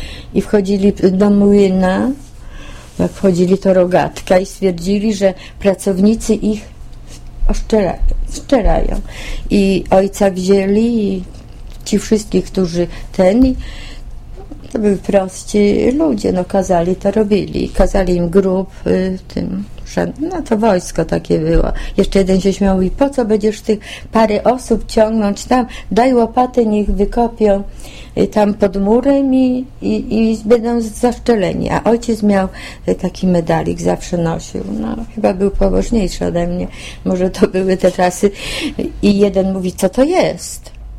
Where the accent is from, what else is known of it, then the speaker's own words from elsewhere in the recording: Wągrowiec, Greater Poland Voivodeship, Poland; now in Kraków, Poland; No nas Niemcy przywieźli, bo tak ja z Wągrowca, to do Krakowa to inne